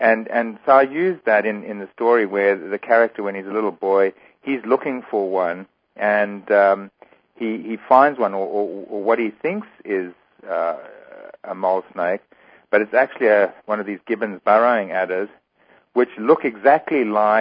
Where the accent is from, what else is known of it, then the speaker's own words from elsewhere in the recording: Eswatini; now in United States; I grew up in Africa, in the small kingdom of Swaziland, which in the days when I was born there and grew up there was a very enchanted place, full of magic, actually.